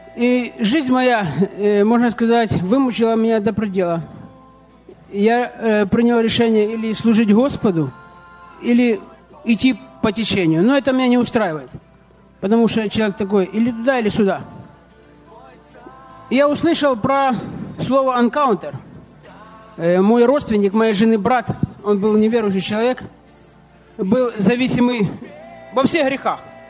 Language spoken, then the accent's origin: Russian; Zaporizhzhia, Zaporizhzhia Oblast, Ukraine; born or raised there